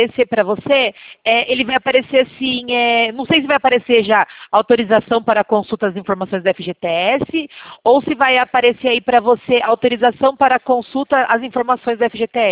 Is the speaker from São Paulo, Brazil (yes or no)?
yes; Sorocaba, São Paulo, Brazil; eu sou daqui da cidade de Sorocaba.